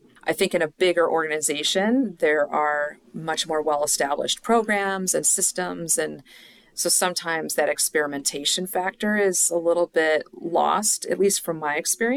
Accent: Chicago, Illinois, United States; also born or lived in Pittsburgh / Ohio / California; I was born in Pittsburgh and all my extended family was always there growing up, but mostly grew up in Chicago, lived a little bit in Ohio and a little bit in California, but mostly in Chicago, which is where my dad was from.

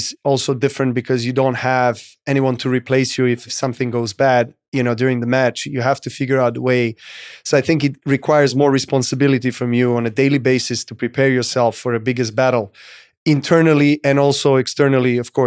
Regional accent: Serbia; I was coming from Serbia that had no tennis tradition, no tennis culture. We are a nation of a team sports. We are definitely a sporting nation.

